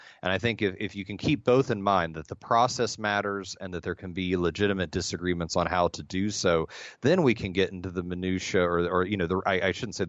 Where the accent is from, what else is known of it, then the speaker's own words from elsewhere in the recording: Appalachia, United States; grew up all around it, where I grew up in Appalachia, and that's pretty typical to have those kinds of things.